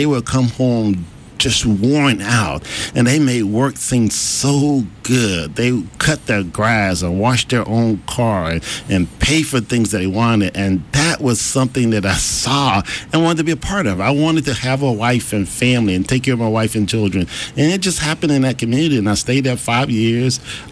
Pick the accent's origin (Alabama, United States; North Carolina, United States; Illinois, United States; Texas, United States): Alabama, United States; Mobile; You know, I grew up in Mobile, intact family of 13 children.